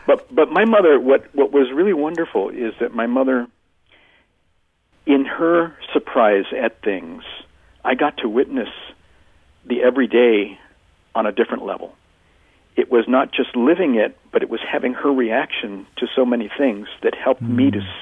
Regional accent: Arizona, United States; as a kid, you think, well, man, that's just all made up. Because I was living in the desert. There's no snow and there's no kings. No king of Arizona

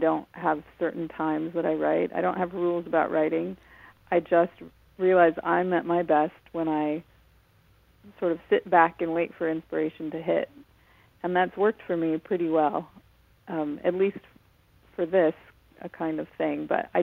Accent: Los Angeles, California, United States; I grew up in Los Angeles.

